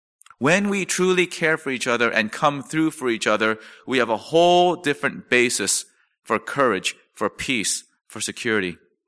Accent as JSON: {"language": "English", "country": "South Korea", "said": "Whether from my home country of Korea, or the U.S., or Rome"}